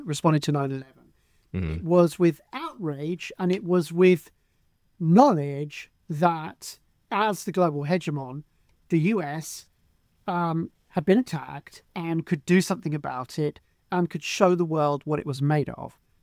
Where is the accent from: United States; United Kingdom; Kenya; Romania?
United Kingdom; But let me just say that as a British person, I interact with people who I would say are very, very progressive on all issues